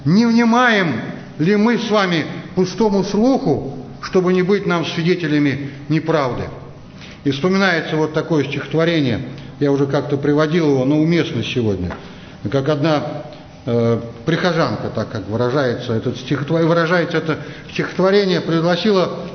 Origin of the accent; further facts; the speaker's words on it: Moscow, Russia; бывает, когда где-то на периферии, то люди другие, чем мы с вами, москвичи.